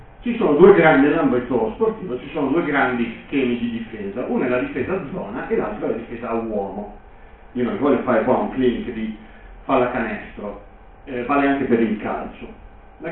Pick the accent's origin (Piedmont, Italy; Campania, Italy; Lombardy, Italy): Piedmont, Italy; Devo dirvi anche che vengo dalla Val Susa